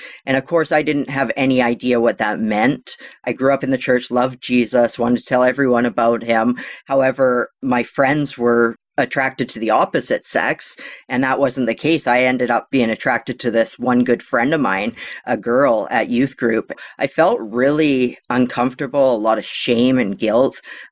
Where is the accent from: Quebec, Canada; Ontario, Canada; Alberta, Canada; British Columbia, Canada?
British Columbia, Canada; So I grew up on Vancouver Island with BC and Canada.